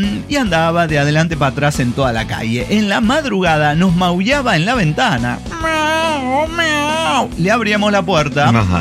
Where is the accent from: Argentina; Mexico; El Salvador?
Mexico; Mérida, Yucatán; de Mérida, Yucatán.